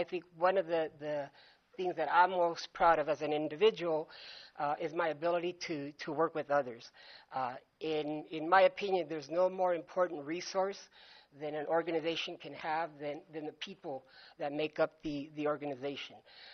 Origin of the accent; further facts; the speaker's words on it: La Puente, California, United States; now in West Covina, United States; I grew up in La Puente, and as a kid in La Puente, you know, it was like, ooh, West Covina, one day I can get there.